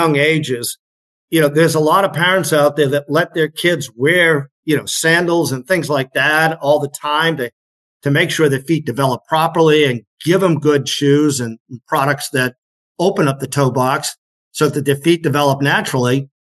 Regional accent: Massachusetts, United States; now in New Hampshire, United States; So I live in New Hampshire now. I grew up in Massachusetts

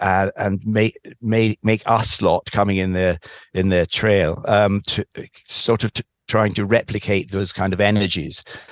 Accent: Ghana; I was born in Ghana, which was then a British colony called the Gold Coast.

